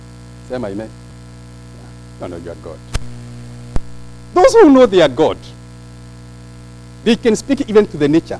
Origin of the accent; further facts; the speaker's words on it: Nyeri, Nyeri County, Kenya; now in United States; You came here and you marry a girl from Nyeri. I'm from Nyeri.